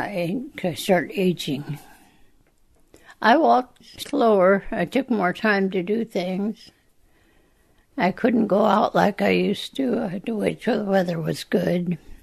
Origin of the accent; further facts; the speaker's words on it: Alaska, United States; It was mainstay of our diet since we're from Southeast.